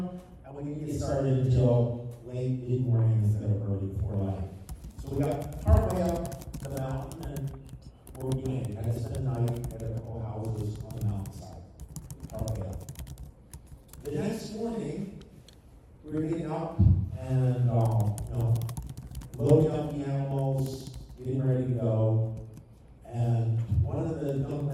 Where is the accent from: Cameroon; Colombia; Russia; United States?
Colombia; So I grew up in Colombia, South America. My parents were Bible translators for an indigenous group that lived 30 miles walk in the mountains from the end of the road.